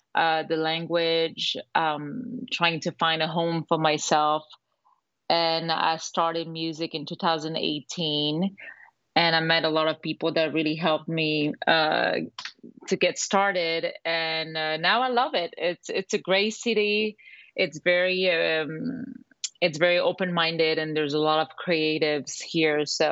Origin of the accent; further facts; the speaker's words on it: France; moved away as an adult; now in Los Angeles, United States; So my mom moved to France when I was three. And okay. I grew up in France. And at 25, I decided to move to LA.